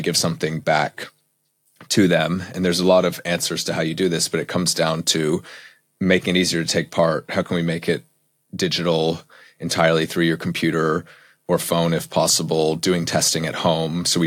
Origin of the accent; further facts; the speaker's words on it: United States; now in Cambridge, United Kingdom; You can probably tell I'm American, not British, but I've lived in Cambridge for about 10 years. So I moved over to Cambridge to do my PhD